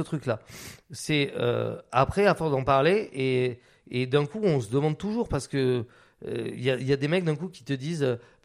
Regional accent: Biarritz, Nouvelle-Aquitaine, France; C'est-à-dire que moi, en fait, j'ai grandi donc, à Biarritz.

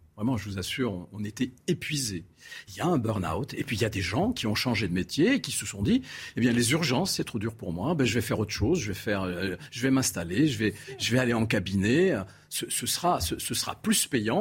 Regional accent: Algeria; born there; moved away; moi je suis issu de l'immigration, puisque je suis algérien d'origine. Je suis né en Algérie quand elle était colonie française, et puis je suis venu en Algérie après.

